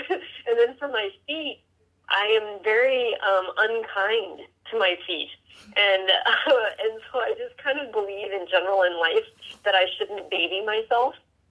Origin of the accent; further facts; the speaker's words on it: Midwest, United States; Yes, and I'm from the Midwest, and that was all we ate.